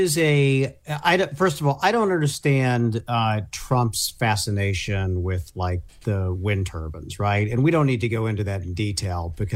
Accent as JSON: {"language": "English", "region": "Indiana", "country": "United States", "tie": "born or raised there", "said": "my home state of Indiana."}